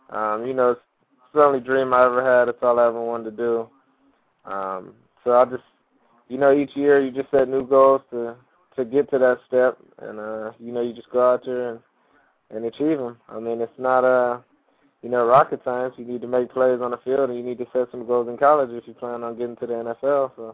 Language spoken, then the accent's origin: English; New Jersey, United States; I'm from New Jersey, and, you know, whatever we say, we got to back it up. So it's, you know, just part of growing up out here